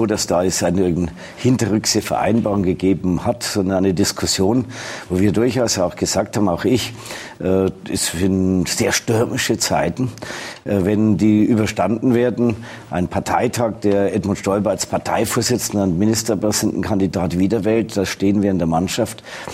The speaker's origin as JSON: {"language": "German", "town": "Nuremberg", "region": "Bavaria", "country": "Germany", "tie": "born there", "said": "ich bin ja Nürnberger von Geburt und von Herzen"}